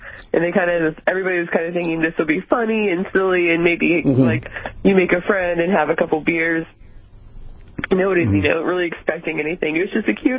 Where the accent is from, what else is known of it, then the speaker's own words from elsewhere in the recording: North Carolina, United States; So I grew up in North Carolina, so a white Christmas. I think I might have had one in my whole life.